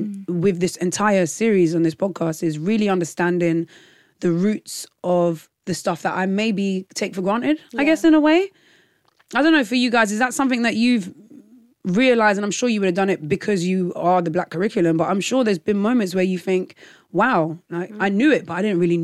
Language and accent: English; London, United Kingdom; growing up as a Nigerian girl in London and hearing Nigerian music in my house